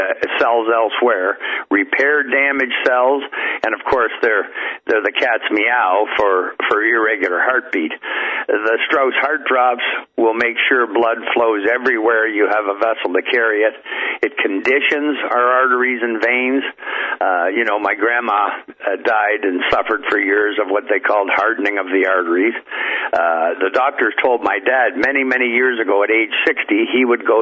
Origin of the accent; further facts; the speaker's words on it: Canada; I'm a Canadian, but I'm from Missouri.